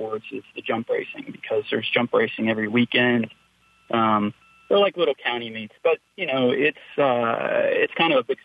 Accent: Virginia, United States; Where I grew up in Virginia, it's a lot like Kentucky.

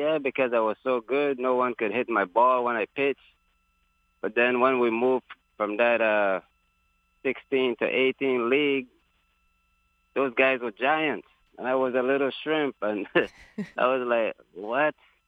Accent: U.S. Virgin Islands; also born or lived in New York; I don't know how I ended up in New York, but I was raised up in the Virgin Islands from a little baby. That's all I knew. I never got to see New York

